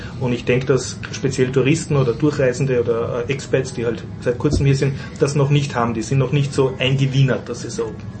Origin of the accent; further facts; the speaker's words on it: Vienna, Austria; dass wir im Ausland wesentlich lustiger sind als Wiener